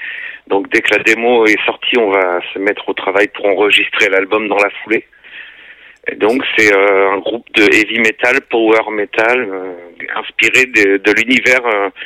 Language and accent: French; Toulouse, Occitanie, France; À savoir que moi je suis de Toulouse